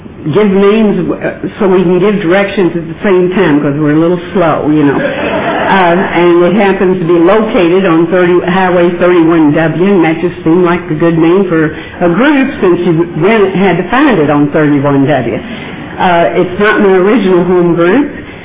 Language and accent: English; Louisville, Kentucky, United States; I'm from Louisville, Kentucky.